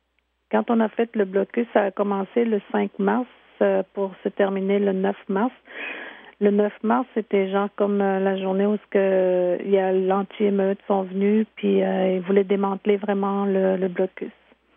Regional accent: Uashat-Maliotenam, Quebec, Canada; je viens de la communauté de Ouachat-Mac, Mani-Outenam.

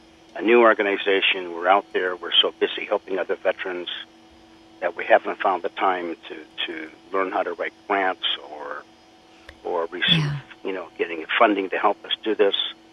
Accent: South Dakota, United States; Everybody where I grew up in South Dakota knew I was, so

